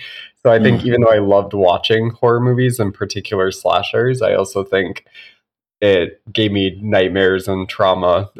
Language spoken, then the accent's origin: English; Massachusetts, United States; I grew up in Massachusetts. So, you know, New England summers, going to places like Nantucket, Martha's Vineyard, Cape Cod.